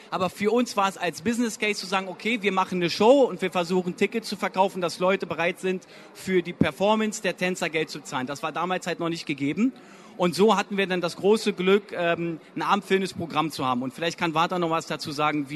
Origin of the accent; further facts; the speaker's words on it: Berlin, Germany; Wir sind alle im Wedding groß geworden.